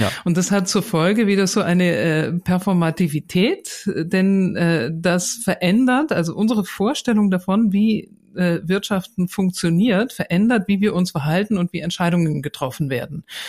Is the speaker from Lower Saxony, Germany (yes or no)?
no; Bavaria, Germany; also ich komme jetzt aus Bayern und hier ist das so ein ganz normales Schulfach